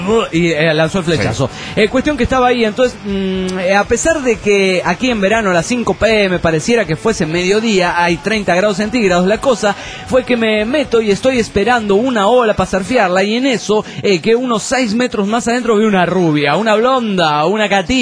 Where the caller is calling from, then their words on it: Jacksonville, Florida, United States; de Jacksonville, Florida.